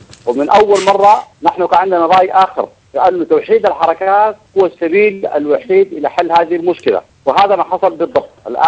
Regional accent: Darfur, Sudan; ولكن نحن أبناء دارفور يعني حقنا في السوق

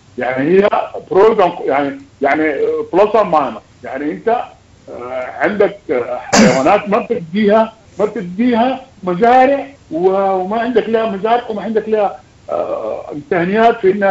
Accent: Sudan; عندنا في السودان شمال السودان في دولة السودان في جمهورية السودان

